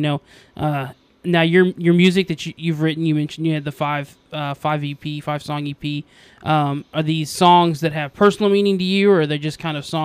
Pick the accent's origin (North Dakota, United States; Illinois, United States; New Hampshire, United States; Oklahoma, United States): Oklahoma, United States; Adair; I'm from Oklahoma myself. I'm from a small town in Adair, in northeastern Oklahoma, so I kind of get that small town.